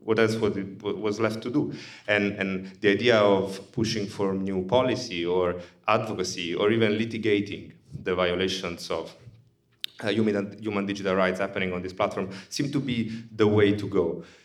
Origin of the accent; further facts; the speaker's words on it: Naples, Campania, Italy; close to my hometown, Napoli, so I'm always very happy to show it around.